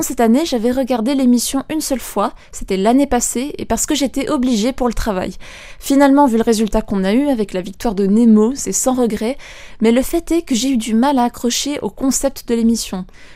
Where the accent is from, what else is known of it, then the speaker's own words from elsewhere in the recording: Switzerland; ça se déroule chez nous, en Suisse